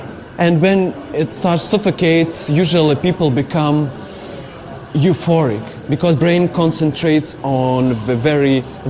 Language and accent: English; Lithuania; from Lithuania, and this piece is called